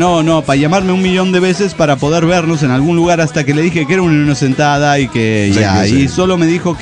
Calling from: San Luis, Argentina; de las Sierras de San Luis, Argentina.

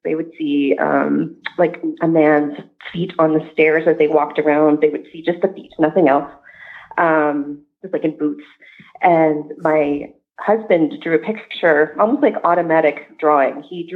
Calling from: Abbotsford, British Columbia, Canada; from Abbotsford, British Columbia.

